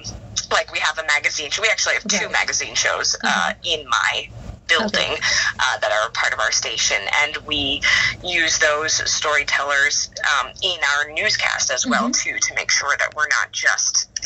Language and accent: English; Maine, United States; I ended up landing a job in Bangor, and Maine happens to be my home state as well